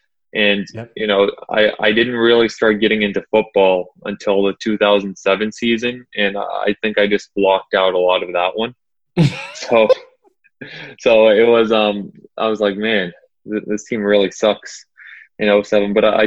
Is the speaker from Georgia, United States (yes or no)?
yes; Atlanta, Georgia, United States; I'm from Atlanta. I am raised in Atlanta